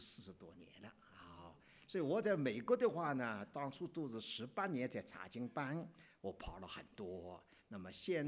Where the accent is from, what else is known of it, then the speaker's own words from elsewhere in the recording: Dinghai, Zhejiang, China; also born or lived in Shanghai; 我是佛教家庭长大的。我乃是初中二年级，我日本人占据我家乡定海，我逃难到上海去了。